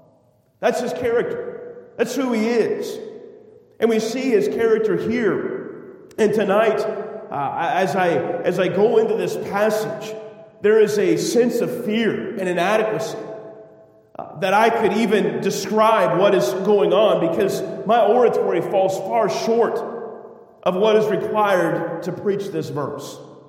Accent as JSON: {"language": "English", "town": "Sacramento", "region": "California", "country": "United States", "tie": "born or raised there", "also_born_or_lived": "North Carolina", "said": "I grew up in California. This is my home church. I spent most of my life here in Sacramento. But 6 years of my life I spent in North Carolina."}